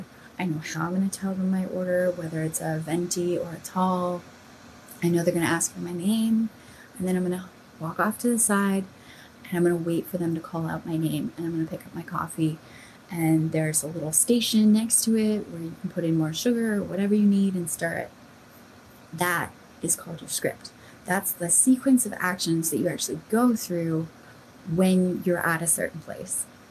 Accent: United States; So for me, as an American

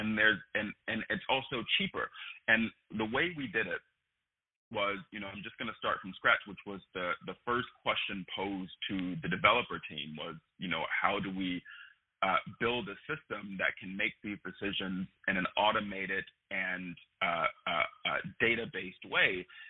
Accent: Leland, North Carolina, United States; Leland, North Carolina, my hometown

